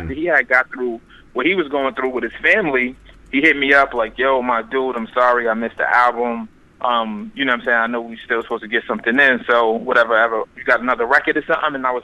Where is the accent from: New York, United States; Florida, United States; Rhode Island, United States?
New York, United States